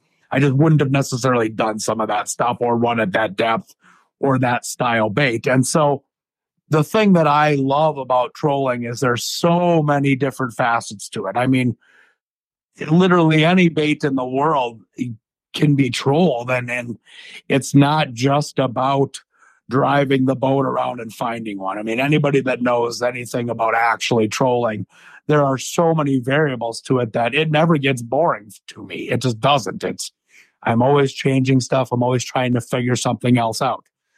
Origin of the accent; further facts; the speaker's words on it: Wisconsin, United States; growing up in Wisconsin, as you know, I mean, the three line deal, not everybody has that opportunity.